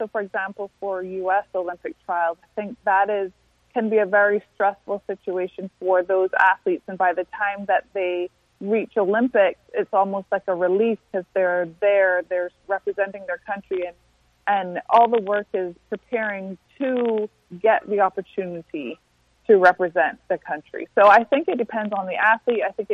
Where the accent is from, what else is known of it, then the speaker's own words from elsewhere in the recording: Barbados; I was born and raised in Barbados, and I competed for Barbados